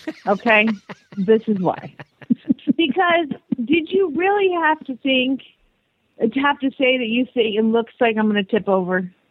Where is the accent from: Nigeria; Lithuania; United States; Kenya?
United States; Phoenix, Arizona; from Phoenix, Arizona